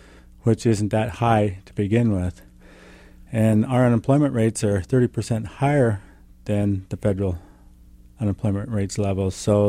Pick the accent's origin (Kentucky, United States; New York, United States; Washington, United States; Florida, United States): Washington, United States; I'm running for Congress in the 5th Congressional District, born and raised in Eastern Washington. I'm one of you.